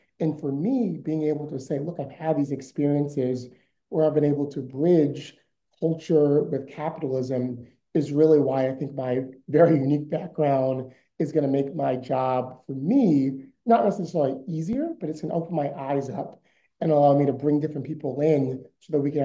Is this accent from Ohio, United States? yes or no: no; Fort Pierce, Florida, United States; I grew up in South Florida, a place called Fort Pierce, Florida. It's in the Treasure Coast of Florida. My family on both sides go back to the Bahamas. So we're proud Bahamians and I'm an island people.